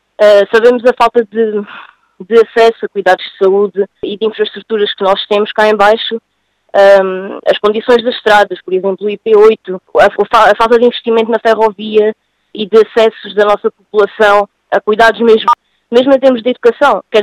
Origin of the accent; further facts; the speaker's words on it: Serpa, Alentejo, Portugal; Eu sou de Serpa